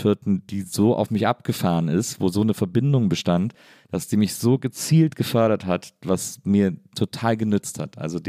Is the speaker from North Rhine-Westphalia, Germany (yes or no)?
yes; North Rhine-Westphalia, Germany; also ich komme aus der Nähe von Köln